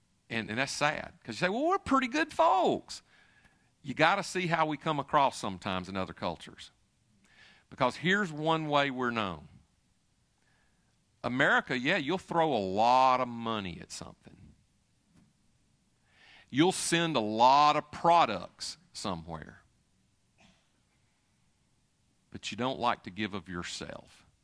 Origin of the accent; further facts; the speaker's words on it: United States; I am an American. I am durch und durch Amerikaner, through and through American. But having lived overseas a good bit of my adult life and coming back to this country